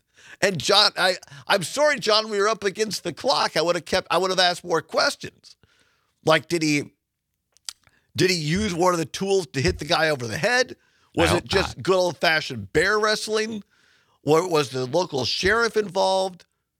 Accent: Richland Center, Wisconsin, United States; well, I'm from Richland Center, but Richland County.

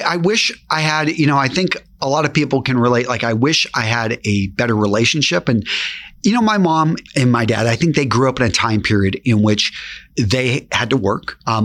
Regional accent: Midland, Texas, United States; also born or lived in Oxnard; I was raised pretty much in Midland, Texas. Midland, okay. Odessa, that area, small town outside of Midland called Greenwood. So I'd grown up in small towns

